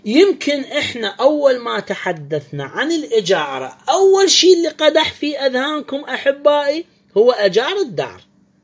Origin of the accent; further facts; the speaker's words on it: Iraq; إحنا عندنا في العراق